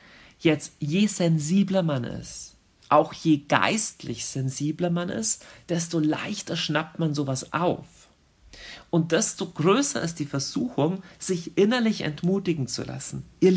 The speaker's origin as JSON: {"language": "German", "country": "Germany", "said": "aber ich selbst bin Deutscher, deswegen sage ich das mal."}